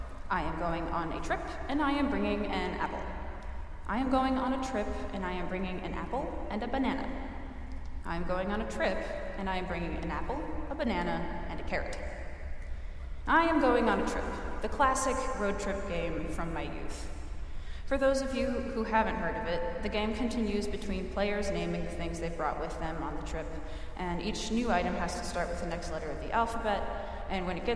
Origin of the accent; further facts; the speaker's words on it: Washington, United States; As I am from Washington State, every drive home is quite the road trip, lasting 3 days and normally done alone.